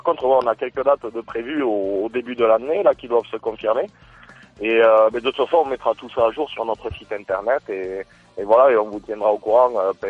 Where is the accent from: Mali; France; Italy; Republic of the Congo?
France; Occitanie; On est originaires tous les deux de l'Aveyron